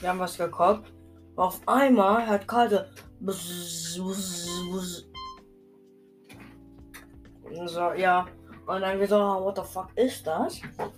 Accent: Poland; Ich bin Pole.

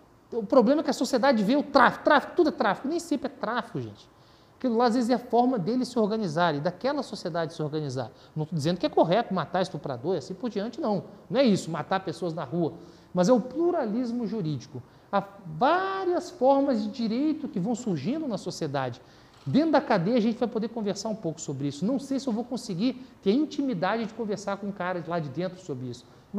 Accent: Brazil; Eu sou brasileiro raiz, né? Sou mistura de nordestino com mineiro, catarinense, então é tudo junto e misturado. Posso falar como um brasileiro de origem brasileira.

